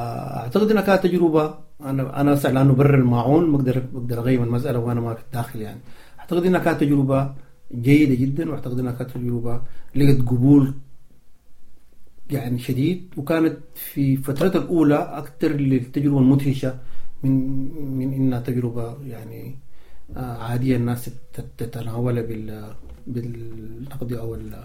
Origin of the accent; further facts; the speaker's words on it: Sudan; عندنا في السودان.